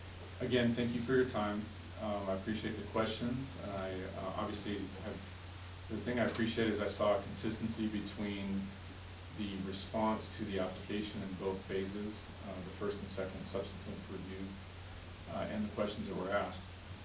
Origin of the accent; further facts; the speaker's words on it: Glendale, Arizona, United States; When I was younger, I was raised in Glendale and Sunny Slope, as I mentioned, but I spent extensive time in Sunny Slope as an adolescent.